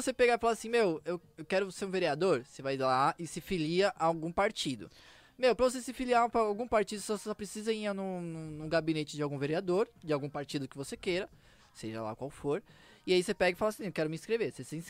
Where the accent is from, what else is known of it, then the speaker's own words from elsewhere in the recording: Diadema, São Paulo, Brazil; sou diademano desde sempre, né, mano?